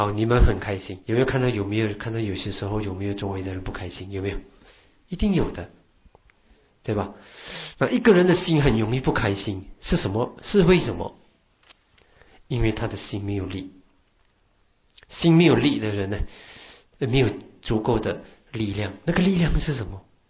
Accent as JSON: {"language": "Chinese", "country": "Malaysia", "said": "马来西亚的孩子呢，我从马来西亚来"}